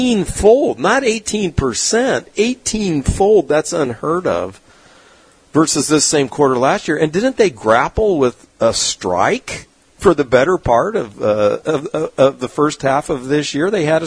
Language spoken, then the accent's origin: English; Point Loma, California, United States; Now, I grew up in Point Loma, California. I grew up with a lot of Portuguese. They were tuna fishermen.